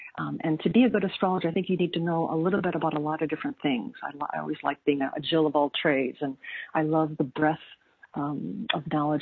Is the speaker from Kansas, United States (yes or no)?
no; Chicago, Illinois, United States; because I grew up in Chicago, where there was a lot of light pollution.